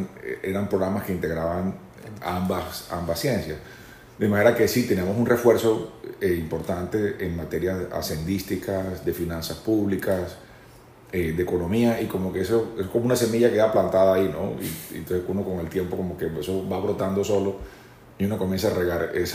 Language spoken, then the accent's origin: Spanish; Santa Marta, Magdalena, Colombia; born there; mi impulso fue regresarme a mi ciudad natal. Yo me regresé a Santa Marta en el año 94